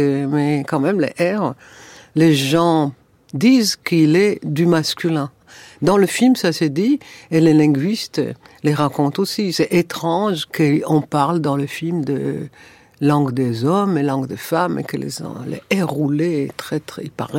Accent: Tel Aviv, Tel Aviv District, Israel; Je suis née à Tel Aviv. Je peux raconter ses secrets, j'y suis née en 45.

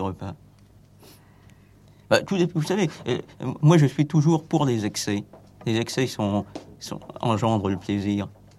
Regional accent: Vietnam; Parce que chez nous, au Vietnam et en Asie en général, on ne conçoit pas une fête sans bruit.

